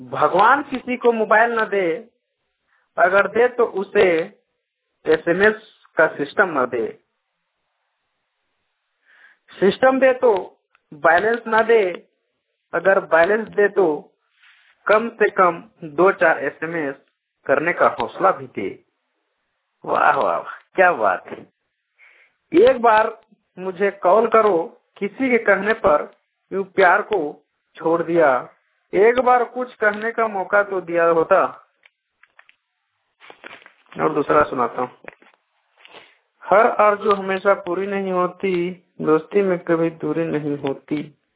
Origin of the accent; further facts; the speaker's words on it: Narayanpur, Jharkhand, India; Karma Narayanpur, district Ramgarh, Jharkhand का रहने वाला हूँ।